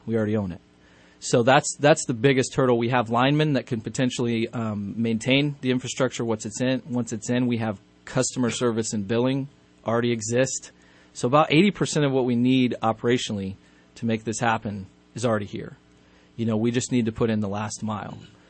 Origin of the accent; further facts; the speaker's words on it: Nebraska, United States; now in Reading, United States; I'm originally from Nebraska.